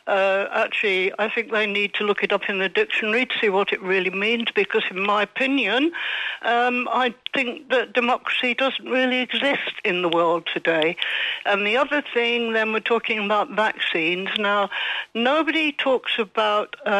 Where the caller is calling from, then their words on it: Torrox, Andalusia, Spain; Hi, Giles. … from Torrox Pueblo.